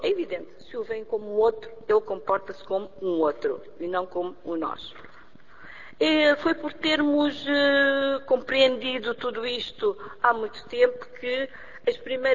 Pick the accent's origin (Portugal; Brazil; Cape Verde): Cape Verde; como sou natural de Cabo Verde, eu tenho uma terceira cultura, que é uma síntese das duas culturas que formataram a minha vida